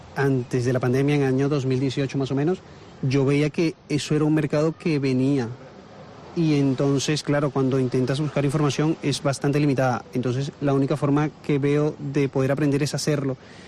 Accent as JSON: {"language": "Spanish", "country": "Venezuela", "tie": "born there", "said": "soy una mezcla un poco rara porque de padres portugueses, que emigraron, nací en Venezuela."}